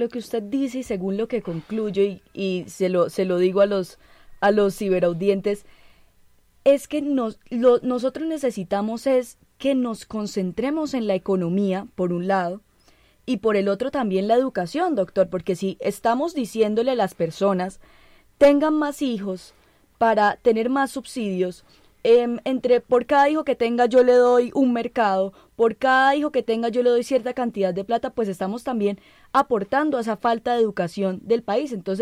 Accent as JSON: {"language": "Spanish", "country": "Colombia", "said": "nosotros como colombianos nos empecemos a quejar"}